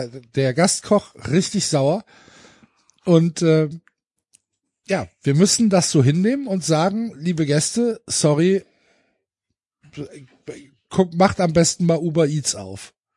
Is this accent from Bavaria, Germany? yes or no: no; Frankfurt, Hesse, Germany; Ich weiß tatsächlich nicht, ob mir das jetzt als Frankfurter irgendein befriedigendes Gefühl geben würde